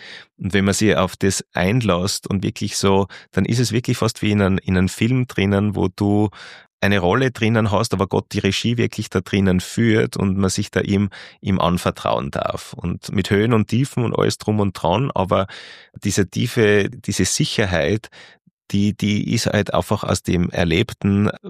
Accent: Austria; bei uns in Österreich

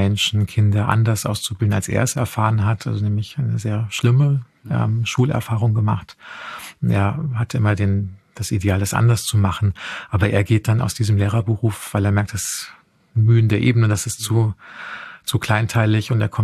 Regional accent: Frankfurt, Hesse, Germany; also born or lived in Offenbach; meine Kindheit in Frankfurt und Offenbach

